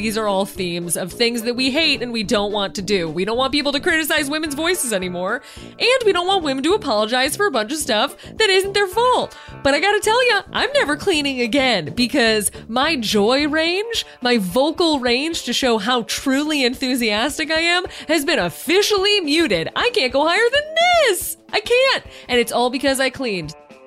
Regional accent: United States; since I kind of love being in that fake theme parky version of France as an American.

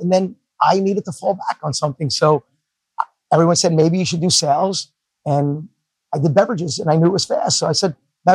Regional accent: Queens, New York, United States; Growing up in Queens in the 80s and the 90s was a huge advantage.

